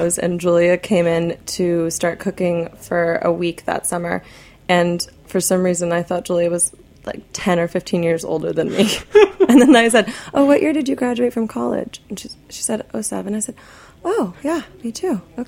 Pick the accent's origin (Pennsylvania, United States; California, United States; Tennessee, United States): California, United States; Los Angeles; I'm from Los Angeles, so it's one of those things that it's in...